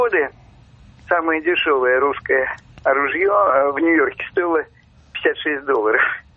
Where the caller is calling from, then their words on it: Moscow, Russia; я из Москвы.